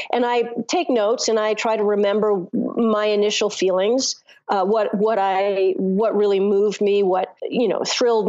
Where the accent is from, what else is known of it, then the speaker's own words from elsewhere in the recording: Los Angeles, California, United States; Well, I grew up in Los Angeles.